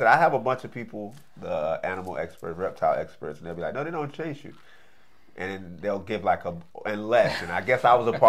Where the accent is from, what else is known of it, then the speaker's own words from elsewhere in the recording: Florida, United States; So growing up in Southwest Florida, I used to go to the Everglades every weekend.